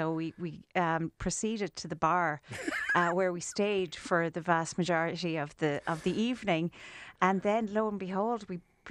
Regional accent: Ireland; Being Irish, you know, it's amazing.

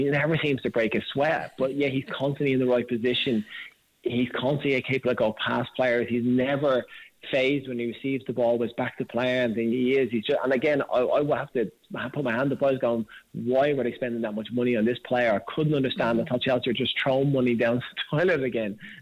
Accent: Ireland; Like I said, we're Irish at home.

